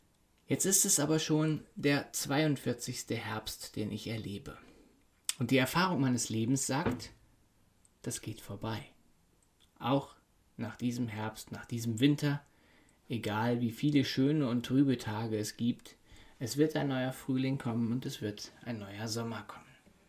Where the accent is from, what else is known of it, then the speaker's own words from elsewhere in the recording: North Rhine-Westphalia, Germany; now in Cologne, Germany; Im Sauerland, wo ich herkomme, sagt man dazu, es ist so richtig uselig.